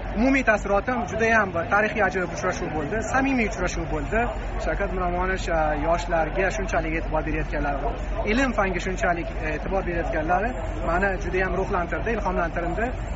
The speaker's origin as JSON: {"language": "Uzbek", "town": "Kokand", "region": "Fergana Region", "country": "Uzbekistan", "said": "Men o'zi aslida Qo'qonlikman"}